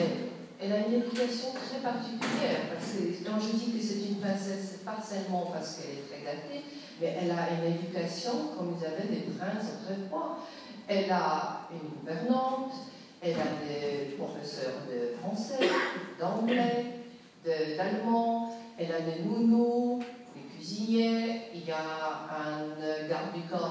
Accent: Poland; born there; French is a second language; Je suis née en Pologne, donc la langue française, c'est la langue que j'ai apprise.

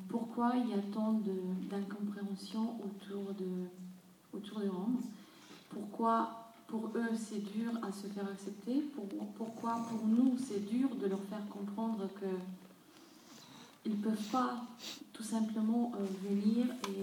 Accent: France; une des choses qui ne nous fait pas honneur en tant que Français

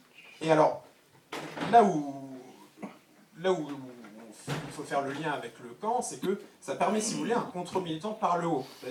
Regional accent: Pays de la Loire, France; je venais de Vendée, que j'avais des grands-parents paysans qui parlaient patois.

